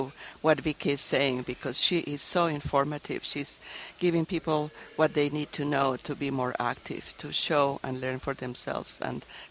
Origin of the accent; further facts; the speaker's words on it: Bogota, Bogotá, Colombia; English is a second language; Oh, I grew up in Colombia.